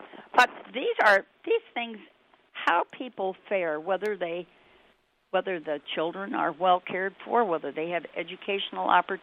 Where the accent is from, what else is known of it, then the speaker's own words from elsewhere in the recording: Louisville, Kentucky, United States; accent: semi-Southern; I grew up in Louisville, Kentucky. That's the only word that remains with a semi-Southern pronunciation.